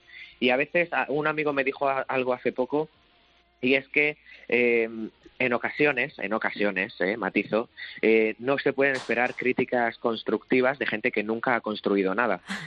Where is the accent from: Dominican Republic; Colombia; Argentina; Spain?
Spain; Region of Murcia; Y yo como murciano, esa comida, esa gente, ese sol, esa cosa, la llevo en mi corazón